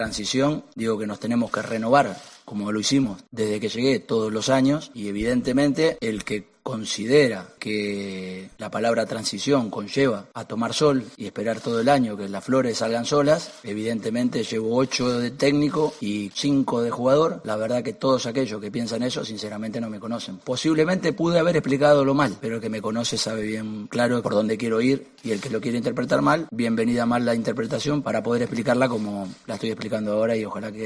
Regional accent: Argentina; Como no soy español, las palabras se pueden confundir. Soy argentino, intento reproducir lo que pienso y alguna palabra mal explicada en español puede ser mal interpretada

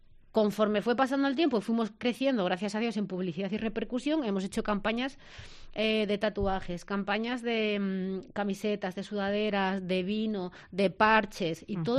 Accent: La Vecilla, Castile and León, Spain; Y yo solo me quiero ir a mi pueblo y estar con mi familia.

